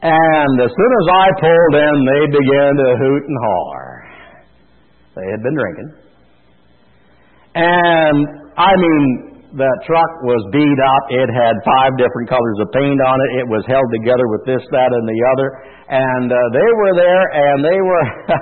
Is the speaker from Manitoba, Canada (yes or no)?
no; Lanark, Ontario, Canada; and I said, I was from Lanark. I've been hunting up there in Lanark.